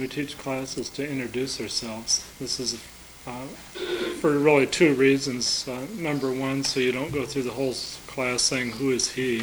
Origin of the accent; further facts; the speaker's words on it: Albuquerque, New Mexico, United States; I'm from Albuquerque, New Mexico. And I'm serving here at Holden for 1 year as a village pastor.